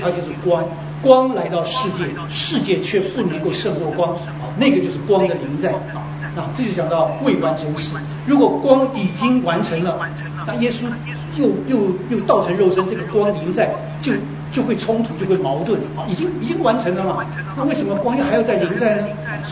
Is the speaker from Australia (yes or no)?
no; China; 所以我们中国人分得很清楚